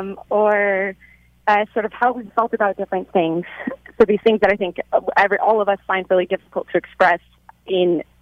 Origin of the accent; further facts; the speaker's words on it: Arizona, United States; so I'm from Arizona, we had access to the University of Arizona's library system.